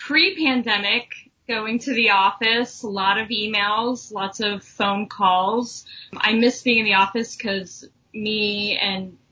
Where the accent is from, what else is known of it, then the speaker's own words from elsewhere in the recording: California, United States; now in New York, United States; I am from Southern California. I moved to New York 5 years ago